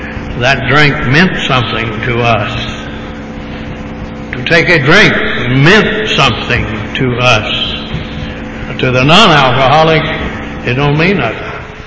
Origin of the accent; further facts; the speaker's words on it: Tyler, Texas, United States; born there; I was born in Tyler, Texas, and had no control over that.